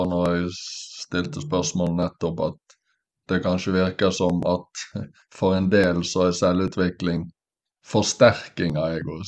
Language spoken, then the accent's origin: Norwegian; Western Norway, Norway; når jeg var hjemme på Vestlandet her